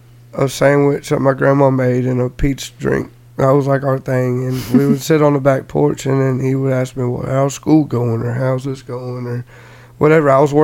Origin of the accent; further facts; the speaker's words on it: Ocoee, Florida, United States; also born or lived in Groveland; One I grew up with in Ocoee, where I'm from, and then later on with the school within Groveland, where I went to high school